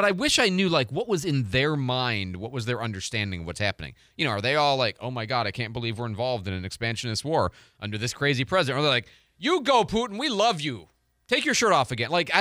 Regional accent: Detroit, Michigan, United States; I like watching the Lions because I'm from Detroit originally.

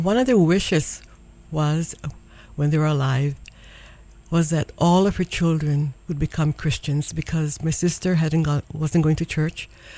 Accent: Kalihi, Hawaii, United States; I grew up in Kalihi Valley. I've lived there all my life, actually, until I got married and then moved away to several different places, ended up in Hawaii Kai.

